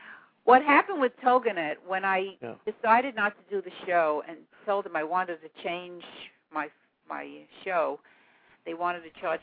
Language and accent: English; New York, United States; accent: New York; Well, I grew up in Parkchester in the East Bronx.